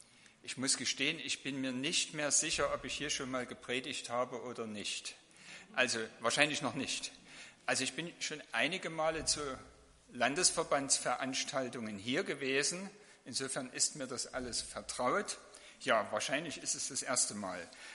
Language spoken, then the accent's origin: German; Saxony, Germany; born there; eigentlich bin ich gebürtig in Sachsen. Das verrät die Sprache.